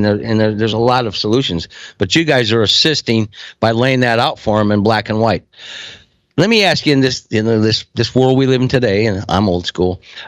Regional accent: Iowa, United States; Well, I'm from Iowa, and the doors are always open there.

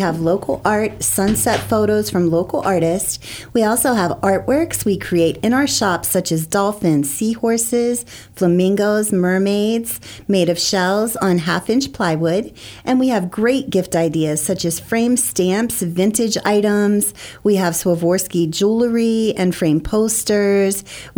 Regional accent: Ohio, United States; now in Florida, United States; I'm from Ohio.

